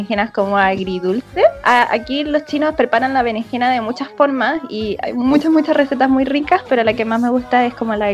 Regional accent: Chile; now in China; Soy una chilena actualmente viviendo en China por ya más de unos 5 años.

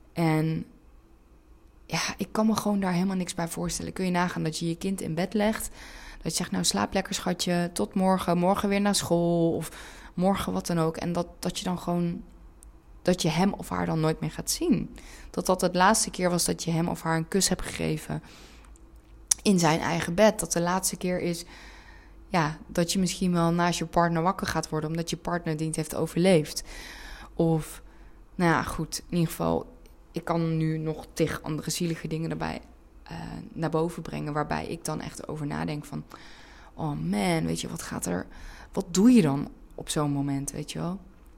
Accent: Netherlands; born there; Mijn ouders zijn allebei Turks, zijn allebei geboren en getogen in Turkije. Ik heb heel erg veel met het land. Ik kom er zelf dan niet vandaan, als in ik ben hier in Nederland geboren, maar ik ben wel Turks opgevoed. Ik spreek de Turkse taal vloeiend.

